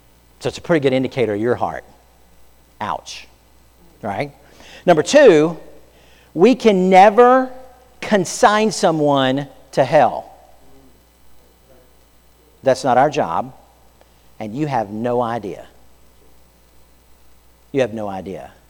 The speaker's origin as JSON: {"language": "English", "region": "Florida", "country": "United States", "tie": "born or raised there", "said": "I grew up in Florida, and there's all kinds."}